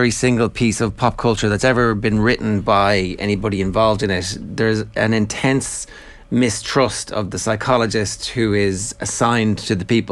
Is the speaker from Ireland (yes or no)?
yes; Leinster, Ireland; There's a story that I heard from growing up in Kildare